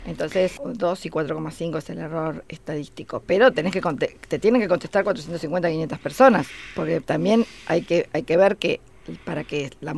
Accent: Argentina

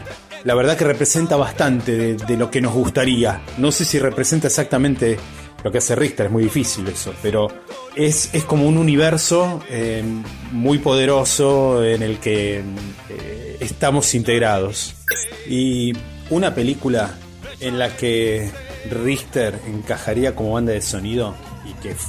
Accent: Buenos Aires, Argentina; Somos de Buenos Aires

